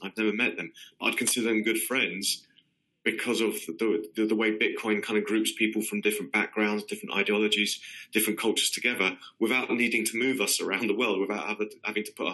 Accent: London, United Kingdom; I mean, I'm a Londoner, obviously. But, you know, the city I grew up in has doubled in size

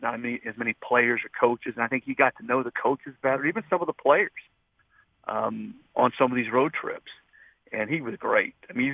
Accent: North Carolina, United States; also born or lived in Tennessee; I'm a little bit different because I didn't grow up in Tennessee. I grew up in the Carolinas, just outside Charlotte.

